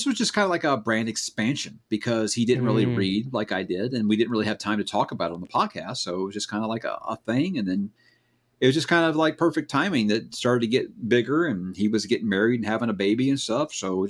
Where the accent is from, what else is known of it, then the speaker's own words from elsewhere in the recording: Atlanta, Georgia, United States; I grew up in Atlanta, so I hate New Orleans.